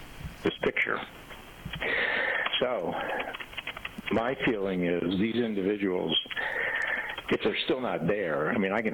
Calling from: Denver, Colorado, United States; I'm calling you from Denver.

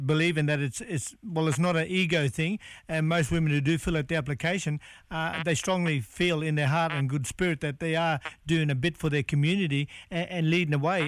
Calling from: Cairns, Queensland, Australia; I'm calling from Cairns, of course.

